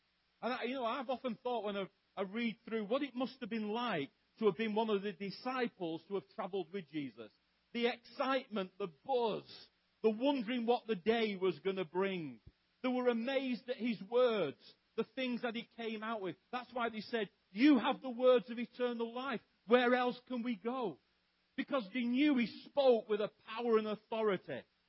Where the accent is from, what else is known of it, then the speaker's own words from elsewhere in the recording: England, United Kingdom; I'm English. If you couldn't tell by the non-accent, because we don't have an accent.